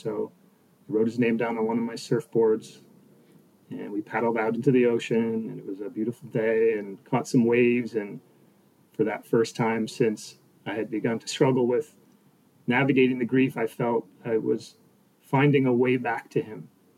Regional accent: Montreal, Quebec, Canada; I grew up in Montreal

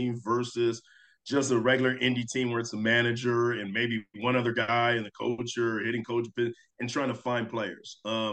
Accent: San Francisco, California, United States; So, but I'm from San Francisco. So for the Bay Area

